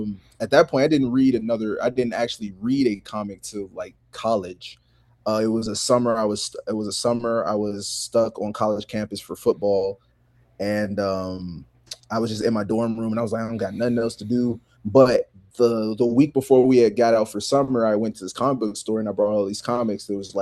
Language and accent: English; Washington, District of Columbia, United States; Northeast Anacostia. It's I want to say 30, 40 minutes away from the White House.